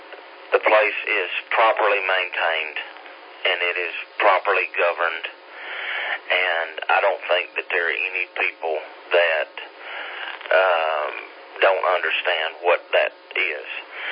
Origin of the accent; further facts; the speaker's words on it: United States; with the French people and me being an American